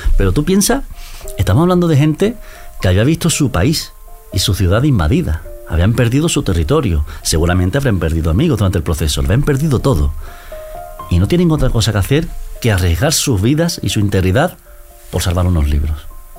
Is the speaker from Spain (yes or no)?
yes; Cádiz, Andalusia, Spain; termina en Cádiz, mi tierra, que significa mucho, mucho para mí.